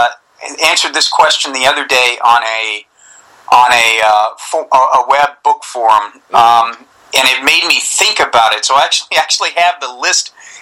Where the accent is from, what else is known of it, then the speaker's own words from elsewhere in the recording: the South, United States; Like, I grew up in the South, and so I read a lot of Mark Twain.